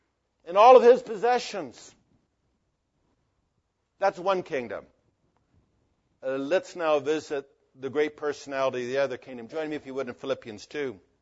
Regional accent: Berwyn, Illinois, United States; born there; Now, I was born in Berwyn, Illinois. How many of you know where Berwyn, Illinois is?

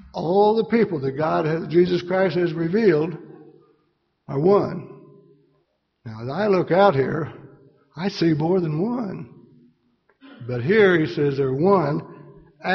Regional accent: Anderson, Indiana, United States; born there; I was born in Anderson, Indiana, but my mom must have went through Missouri

